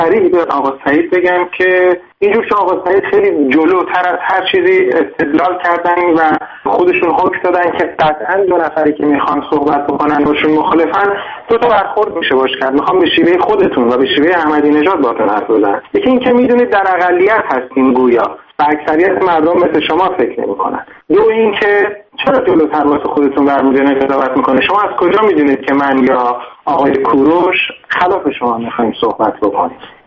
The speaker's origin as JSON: {"language": "Persian", "country": "Iran", "said": "به عنوان یک ایرانی، من ایرانی رو."}